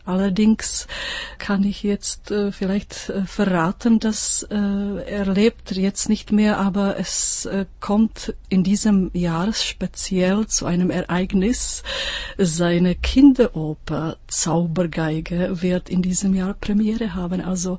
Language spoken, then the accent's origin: German; Czechia; dass ich als Tschechin eigentlich beide Hymnen singen sollte